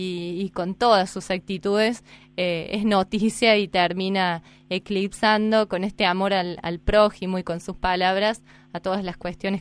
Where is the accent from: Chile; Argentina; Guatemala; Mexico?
Argentina; nosotros como argentinos, como creyentes, como miembros de la Iglesia